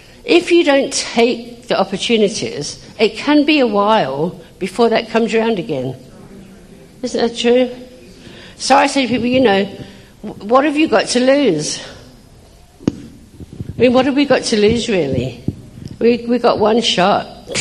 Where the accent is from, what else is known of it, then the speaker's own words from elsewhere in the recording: England, United Kingdom; now in Macon, United States; And they like me because I'm different, you know, very English